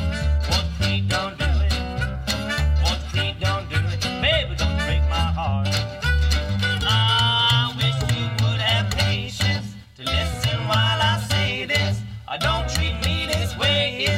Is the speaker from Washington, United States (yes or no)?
no; St. Louis, Missouri, United States; St. Louis, Missouri.